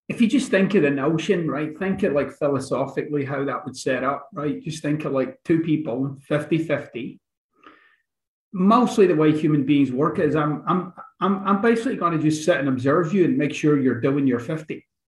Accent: Glasgow, Scotland, United Kingdom; Glasgow, Scotland.

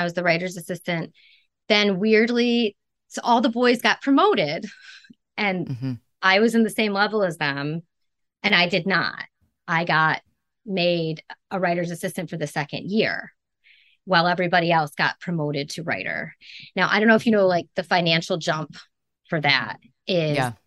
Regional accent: Canada; born there; I went to Toronto because I was born in Canada. That's a Canadian citizenship.

